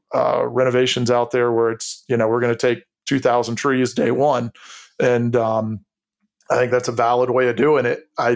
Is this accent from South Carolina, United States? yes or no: yes; South Carolina, United States; I certainly appreciate what's happening in my home state of South Carolina